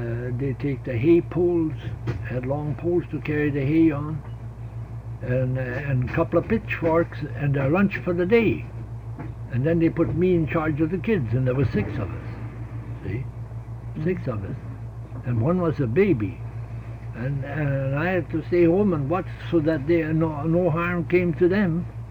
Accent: Michigamme, Michigan, United States; born there; I was born in Michigamme, Michigan, and I was baptized in the Methodist Church.

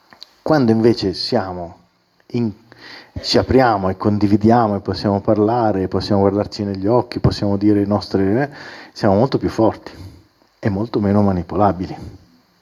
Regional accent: Ticino, Switzerland; Sappiamo che una statistica in Ticino, cioè da dove vengo io

